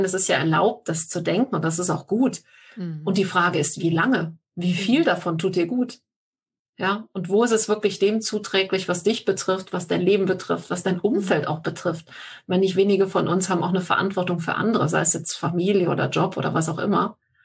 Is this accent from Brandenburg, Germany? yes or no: no; Düren, North Rhine-Westphalia, Germany; die Stadt, die er beschreibt, das ist meine Heimatstadt Düren. Und die ist nach Dresden die meist zerstörte Stadt in Deutschland gewesen.